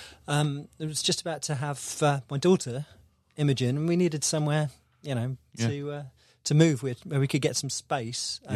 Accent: South West England, United Kingdom; I'm from Devon.

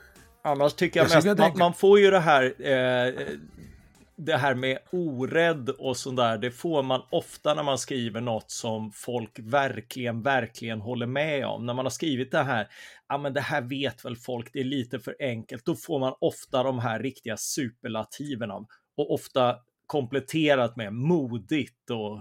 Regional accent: Karlskrona, Blekinge, Sweden; Född och uppvuxen i Karlskrona, Blekinge. Och det är ju det är ju lite grann södra Sveriges Norrland, så det var sossigt och på dekis

